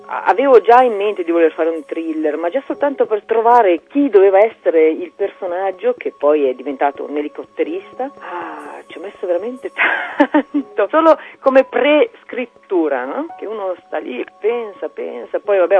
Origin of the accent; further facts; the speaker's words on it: Ticino, Switzerland; non si aspettavano un libro di questo genere da me, o almeno da una ticinese